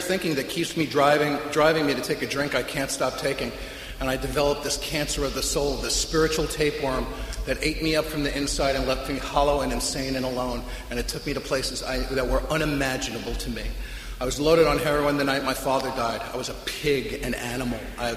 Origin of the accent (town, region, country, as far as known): Bronx, New York, United States; born or raised there